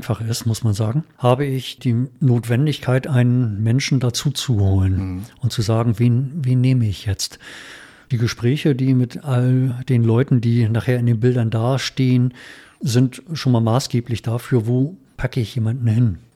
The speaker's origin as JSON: {"language": "German", "region": "Hamburg", "country": "Germany", "tie": "born there", "said": "für mich als gebürtigen Hamburger"}